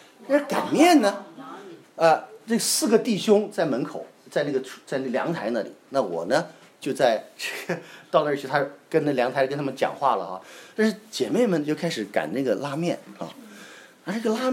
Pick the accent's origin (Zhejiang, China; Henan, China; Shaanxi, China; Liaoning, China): Shaanxi, China; Xi'an; 我是西安的啊，知道吧？这里有西安同胞没有？